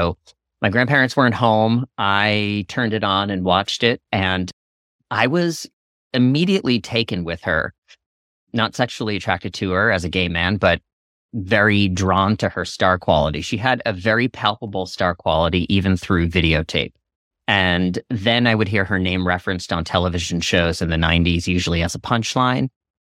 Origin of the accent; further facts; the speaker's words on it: East Coast, United States; I went to Emerson College in Boston. I grew up on the East Coast, and I went to school for print journalism in the early 2000s